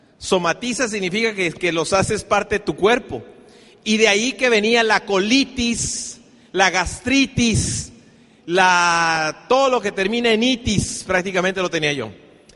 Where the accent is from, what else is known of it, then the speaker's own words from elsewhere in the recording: Tijuana, Baja California, Mexico; Realmente soy de Tijuana. Mi papá es de Oaxaca. Entonces yo digo que soy oaxacaliforniano, ¿ok? Mi mamá es de Guerrero.